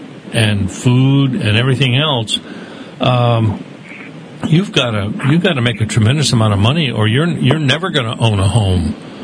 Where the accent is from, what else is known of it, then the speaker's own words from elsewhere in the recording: California, United States; Yeah, I'm from here.